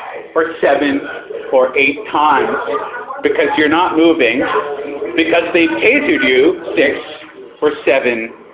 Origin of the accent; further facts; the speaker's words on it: United States; And of course, it happened in the United States where, being an American, I can tell you we love weapons.